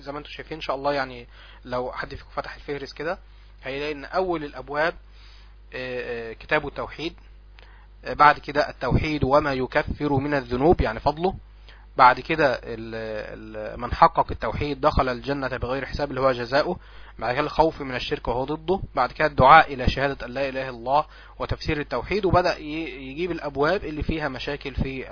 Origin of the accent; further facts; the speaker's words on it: Egypt; اكثر من الدافع عندنا في مصر هنا